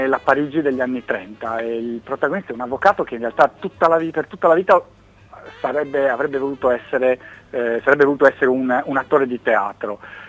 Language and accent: Italian; Sassari, Sardinia, Italy; è giusto che soprattutto noi a Sassari